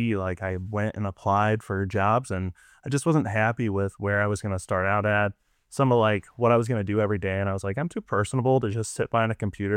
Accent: Toledo, Ohio, United States; So I've always born and raised in Toledo, Sylvania. Went to elementary at Maplewood or Highland, and Maplewood got redistricted.

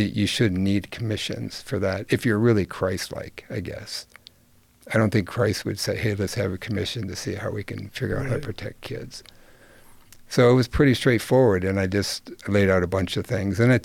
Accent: Detroit, Michigan, United States; I copied the Archbishop in Detroit because I grew up in the Detroit metro area.

